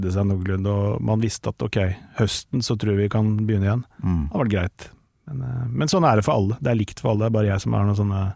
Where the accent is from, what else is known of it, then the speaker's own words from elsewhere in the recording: Tønsberg, Vestfold og Telemark, Norway; det var ikke så verst å være … fan I Tønsberg, eller på Barkåker som det heter der jeg vokste opp, da, ville, bitte lille sted utenfor.